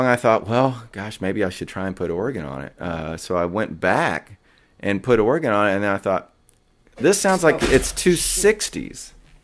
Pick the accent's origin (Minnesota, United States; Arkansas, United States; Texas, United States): Texas, United States; Denton; when I was a kid growing up in Denton for... whatever reason, and I was a … fan, as a kid.